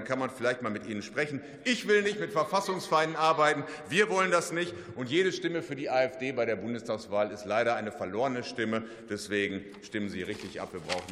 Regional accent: North Rhine-Westphalia, Germany; Ich komme aus dem Münsterland und das zeichnet sich durch ein starkes Ehrenamt aus.

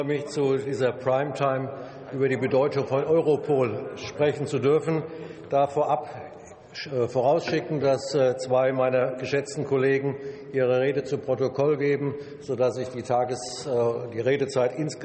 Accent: Wetzlar, Hesse, Germany; Bürgerinitiative namens Pro Polizei Wetzlar. Das ist meine Heimatstadt.

